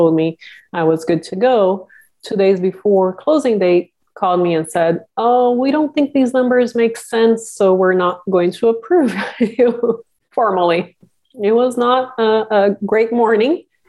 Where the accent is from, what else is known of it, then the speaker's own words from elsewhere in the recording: Brazil; now in San Francisco, United States; I'm originally from Brazil and have been very blessed to be able to come to the U.S. 20 years ago. I live in San Francisco.